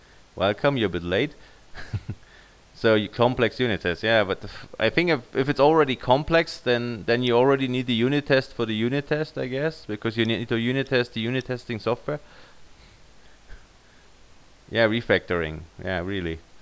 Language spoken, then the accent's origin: English; United States; Wait, of course I'm American.